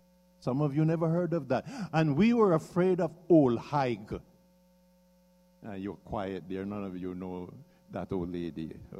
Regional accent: Bethany, Saint Ann, Jamaica; I come from a little island called Jamaica, and I grew up in the countryside in the remote district of Bethany in the parish of St. Anne. When I grew up in Bethany, there was no electric lights, no electricity at all.

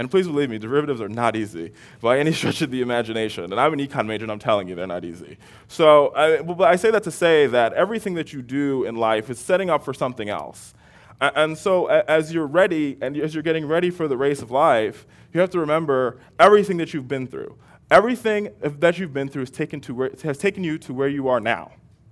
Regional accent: Fort Lauderdale, Florida, United States; being that I'm from Florida, I'm a Fort Lauderdale High School graduate.

